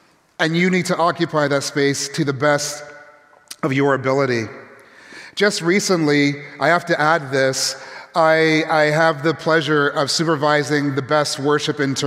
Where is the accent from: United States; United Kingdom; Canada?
Canada; born there; I was born in Canada, and I can't remember a winter like this ever.